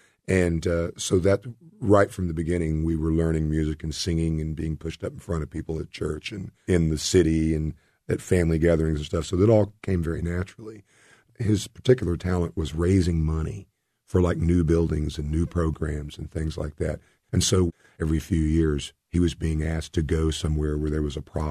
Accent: Ada, Oklahoma, United States; Ada, Oklahoma, a little town in south central Oklahoma.

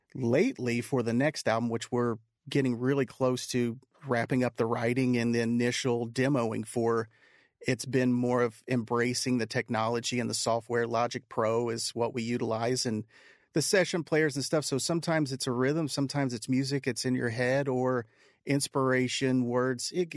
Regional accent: Ireland; I'm Irish, I know how the conversations could go.

